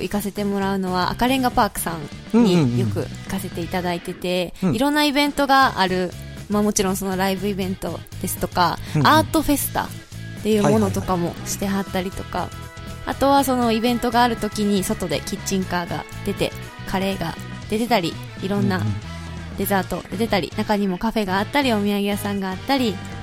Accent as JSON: {"language": "Japanese", "region": "Hyogo", "country": "Japan", "said": "私その兵庫県出身なんで、どっちかっていうとまだ田舎の方なんで"}